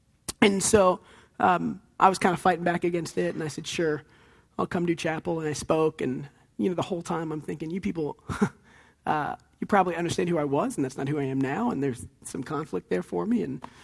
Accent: Texas, United States; quit for football because I'm from Texas.

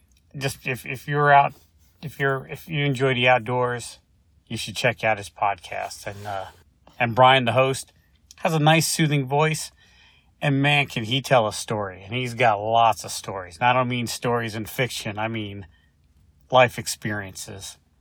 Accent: Ohio, United States; Because I grew up in Ohio, where everything was just like one elevation.

